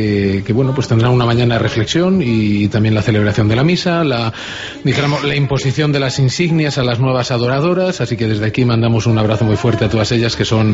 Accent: Santa María de Huerta, Castile and León, Spain; Hoy está en mi pueblo, Santa

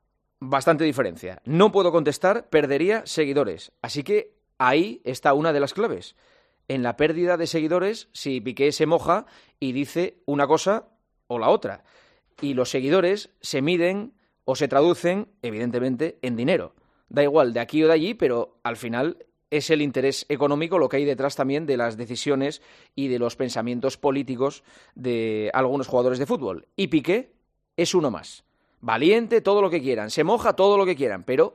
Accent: Asturias, Spain; Soy asturiano y soy español. Me siento asturiano y me siento español.

